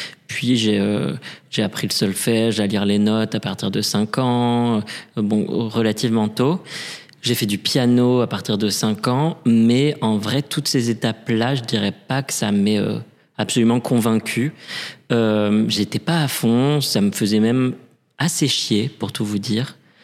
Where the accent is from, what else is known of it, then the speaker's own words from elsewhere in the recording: Paris, Île-de-France, France; J'ai grandi à Paris, je suis né à Paris et j'ai vécu à Paris toute mon enfance, mon adolescence et même mes études post-bac.